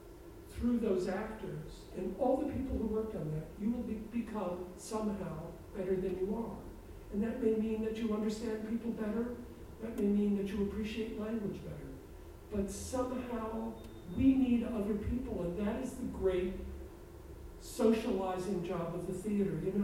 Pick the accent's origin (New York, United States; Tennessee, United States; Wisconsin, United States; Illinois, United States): Illinois, United States; Chicago; Chicago is where I came from. I came from the Polish Catholic steel mill part of Chicago. The apartment I grew up in, if you ever watched The Honeymooners, my apartment looked just like that.